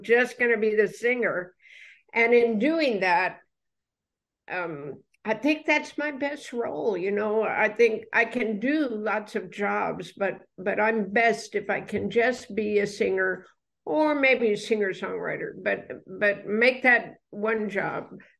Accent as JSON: {"language": "English", "country": "United States", "said": "Well, because I'm American."}